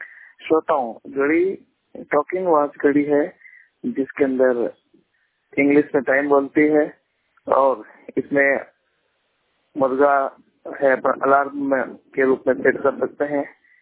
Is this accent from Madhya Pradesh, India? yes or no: no; Rajasthan, India; मैं राजस्थान से बिलोंग करता हूँ।